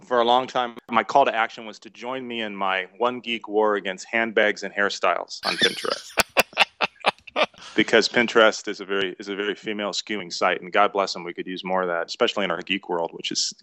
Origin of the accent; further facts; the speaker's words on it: Ireland; You know, I'm Irish. I can't shut up.